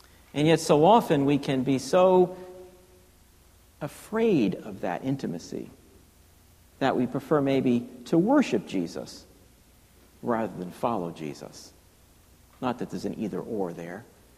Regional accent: Yonkers, New York, United States; I grew up in Yonkers. And in my neighborhood, where I grew up, many of us went to school at the local parochial high school.

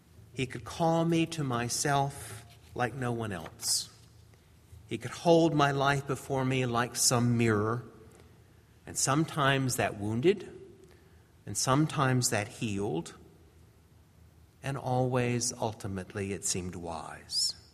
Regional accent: the South, United States; After all, I grew up in the South.

